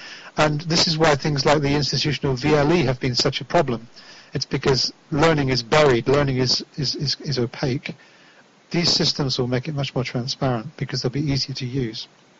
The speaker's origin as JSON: {"language": "English", "region": "England", "country": "United Kingdom", "said": "I'm an Englishman. I'm allowed a cup of tea."}